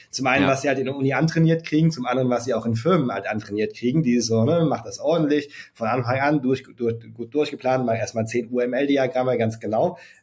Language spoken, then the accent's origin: German; Germany; wie sind wir hier in Deutschland mit Games aufgewachsen? Das ist irgendwie, ich hatte früher einen Gameboy, dann irgendwie beim Kumpel bin ich dann Super Nintendo spielen gegangen.